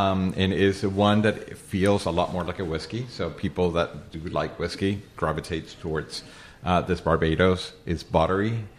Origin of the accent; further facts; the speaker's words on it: Venezuela; I come from Venezuela, and part of the history of our country